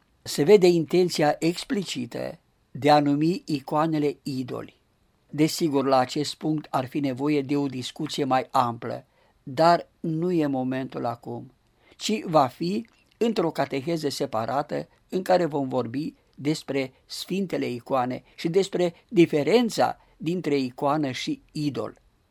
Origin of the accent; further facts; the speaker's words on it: Lunca, Bistrița-Năsăud, Romania; born there; în satul meu natal. E vorba de Lunca, comuna Șieuț, județul Bistrița Năsăud.